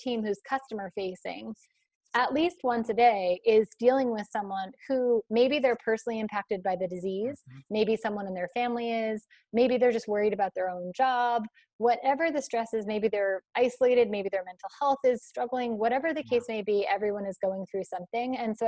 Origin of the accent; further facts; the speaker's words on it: Boston, Massachusetts, United States; accent: Boston; It sounds way better than my Boston accent, I can tell you.